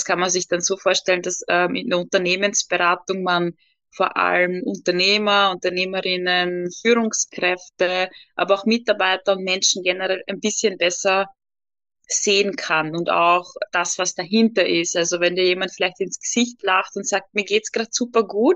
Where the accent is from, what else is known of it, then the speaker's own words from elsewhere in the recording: Austria; born there; 32 Jahre alt, gebürtige Österreicherin, wie man hört